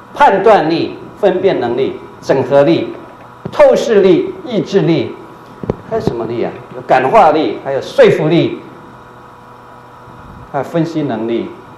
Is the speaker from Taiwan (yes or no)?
no; China; 你们知道我们中国人有一个人是全世界有历史以上拉大提琴拉的最好的